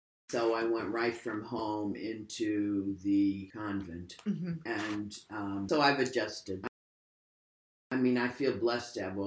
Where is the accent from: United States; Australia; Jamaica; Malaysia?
United States; Troy, New York; I grew up in Troy, New York. I remember the family home.